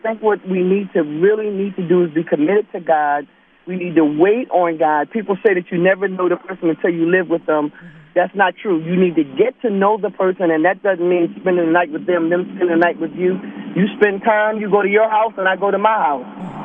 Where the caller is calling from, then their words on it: Philadelphia, Pennsylvania, United States; I'm calling from North Philadelphia.